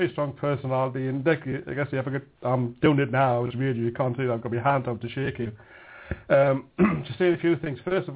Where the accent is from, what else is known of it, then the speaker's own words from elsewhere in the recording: Blyth, North East England, United Kingdom; My hometown of Blyth, where he lives now.